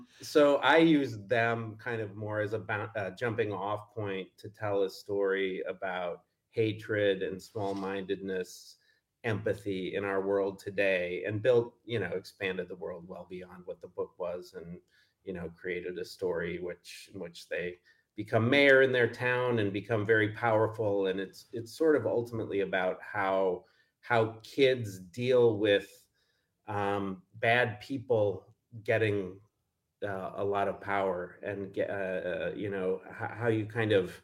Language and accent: English; Neenah, Wisconsin, United States; Yeah, I grew up in Neenah, and went to Neenah High, graduated back in the 90s, went to the University of Wisconsin